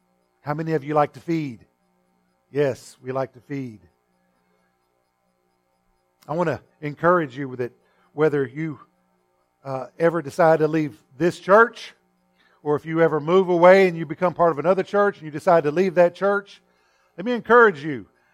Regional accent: Texas, United States; especially in the where I grew up in the West Texas sun, where the sweat evaporated as fast as it came out.

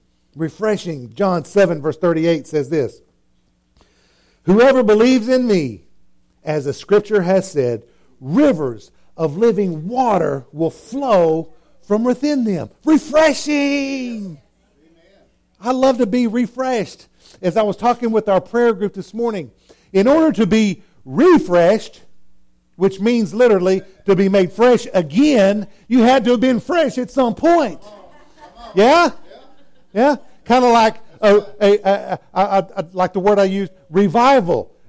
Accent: Texas, United States; I grew up in West Texas. I know what a parched landscape is. I'm not talking about West Texas like the other side of San Antonio. I'm talking about way West Texas, the real desert stuff. That's where I was born and raised.

